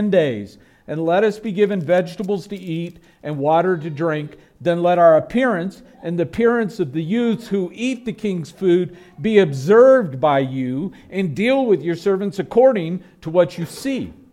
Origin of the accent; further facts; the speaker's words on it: Texas, United States; And as a Texan, I say, yuck.